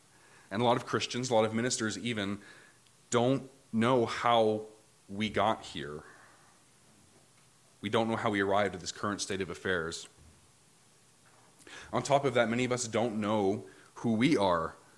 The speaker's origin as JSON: {"language": "English", "town": "Ottawa", "region": "Ontario", "country": "Canada", "said": "Yeah. So I'm originally from Ottawa."}